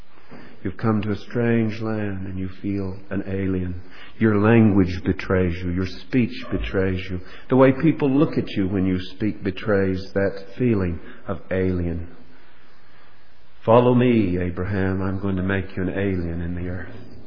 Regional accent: United States; You know, I'm an American.

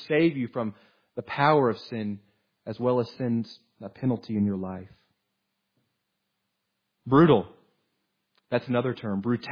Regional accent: Oklahoma, United States; I'm from Oklahoma. I don't count too good

